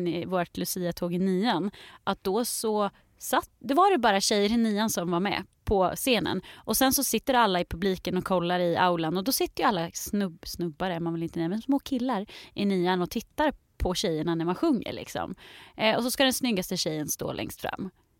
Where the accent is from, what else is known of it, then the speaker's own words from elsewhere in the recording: Linköping, Östergötland, Sweden; i Linköping där jag kommer ifrån